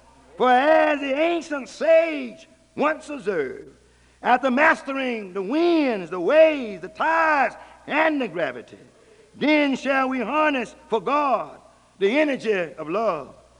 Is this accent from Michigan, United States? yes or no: no; Raleigh, North Carolina, United States; I can remember as a child, growing up in the West Raleigh community, it seems to me that I was the smallest child in the group.